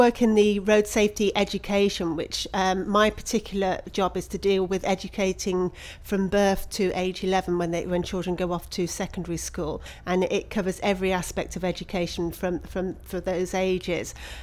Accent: Leamington Spa, West Midlands, United Kingdom; My date of birth is the 29th of July 1964 and I come from Leamington Spa in Warwickshire.

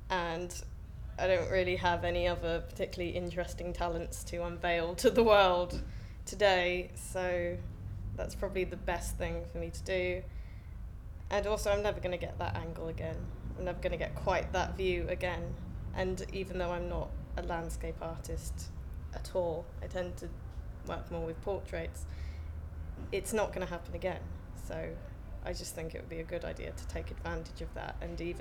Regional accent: South West England, United Kingdom; now in London, United Kingdom; I'm 20, and I'm from Devon, but now I live in North London.

